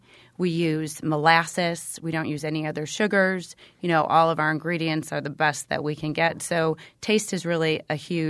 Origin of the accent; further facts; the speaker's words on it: Milwaukee, Wisconsin, United States; We're born and raised in Milwaukee. We wanted to stay here. We had strong roots here.